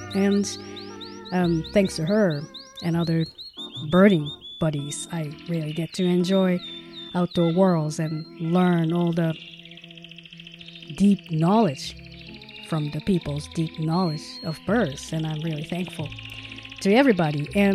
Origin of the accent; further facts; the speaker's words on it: Tokyo, Japan; English is a second language; moved away as an adult; now in United States; I'm from Tokyo. My adult life never had any snow or anything, so I'm still, even after living here for 15 years, still kind of adapting to this cold weather.